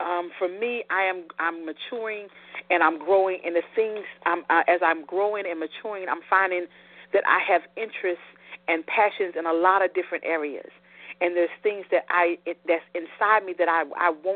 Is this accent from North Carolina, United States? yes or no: yes; Tabor City, North Carolina, United States; do some work in the community in which I grew up in Tabor City, North Carolina.